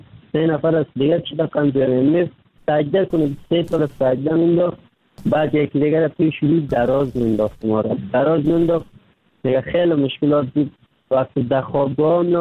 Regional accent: Afghanistan; now in Turkey

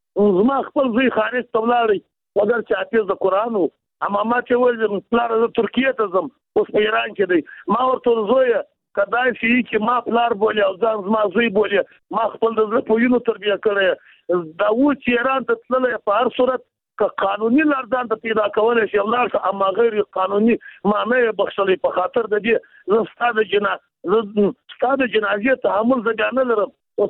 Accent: Jowzjan, Afghanistan; زه د بادغیس نه یم، د جوزجان څخه یم

